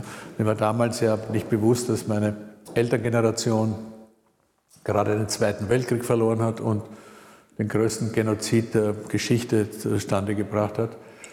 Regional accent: Vienna, Austria; born there; Ich bin ja kurz nach dem Krieg geboren in Wien

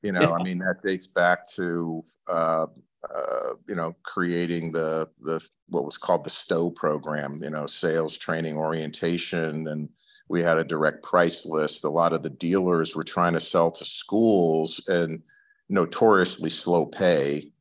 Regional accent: Connecticut, United States; And you know, I grew up in Connecticut. My dad was a teacher

